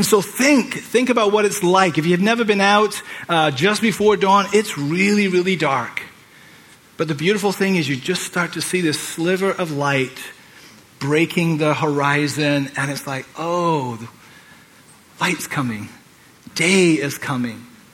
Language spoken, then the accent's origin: English; England, United Kingdom; One of the traditions that we had as I was growing up in England was every year we would watch a Christmas carol.